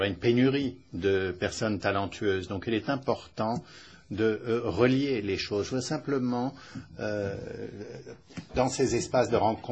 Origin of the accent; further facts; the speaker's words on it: Germany; French is a second language; Chez nous en Allemagne, le rôle des migrants joue un rôle important.